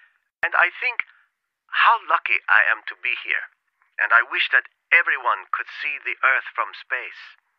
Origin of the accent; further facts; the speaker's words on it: Yokohama, Kanagawa, Japan; I'm from Yokohama, Kanagawa, which is part of Tokyo.